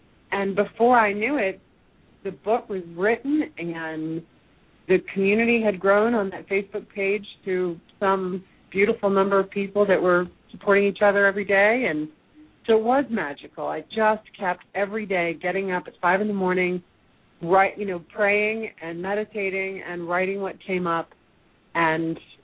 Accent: Naples, Florida, United States; She actually lives part of the year in my hometown in Naples, Florida.

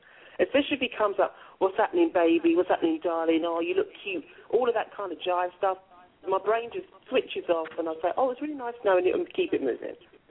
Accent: England, United Kingdom; I don't live in this country. I come from England.

